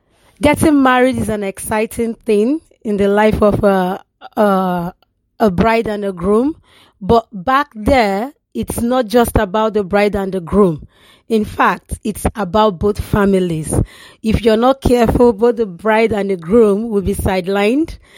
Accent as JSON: {"language": "English", "region": "Delta", "country": "Nigeria", "said": "I'm from the southern part of Nigeria. I am actually from Delta State, the northern part of Delta. We are actually called, referred to as Delta North."}